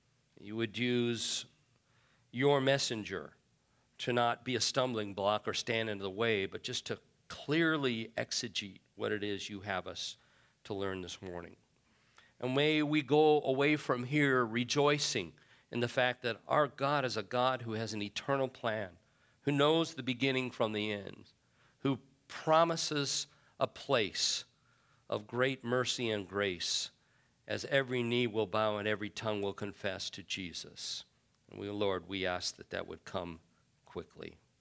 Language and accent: English; Phoenix, Arizona, United States; because I grew up in Phoenix and I saw all this come to being.